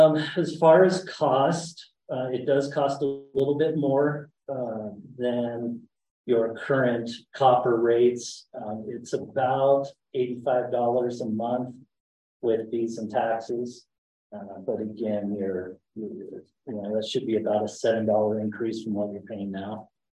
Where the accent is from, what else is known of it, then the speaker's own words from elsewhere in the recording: Hatch, United States; I'm from Hatch, and it was nice when we got our internet, our 1 gig put in.